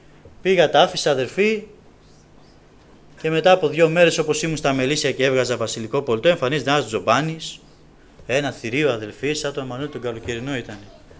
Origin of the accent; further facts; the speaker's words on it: Samos, North Aegean, Greece; τη Σάμο είμαι